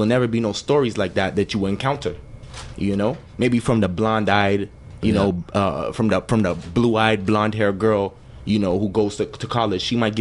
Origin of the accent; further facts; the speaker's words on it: Montreal, Quebec, Canada; You know, in certain neighborhoods like me, I'm from Elmhurst, St. Jack Street, NDG, you know